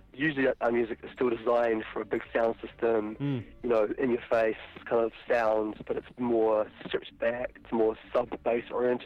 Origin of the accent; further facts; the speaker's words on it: Christchurch, Canterbury, New Zealand; there's two of us, we're a duo from Christchurch originally.